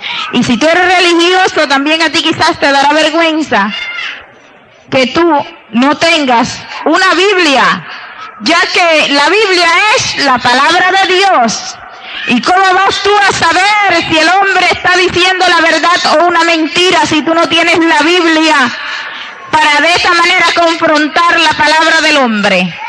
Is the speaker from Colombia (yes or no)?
no; San Sebastián, Puerto Rico; yo soy puertorriqueña, nací en el pueblo de San Sebastián. Mis padres en ese entonces eran espiritistas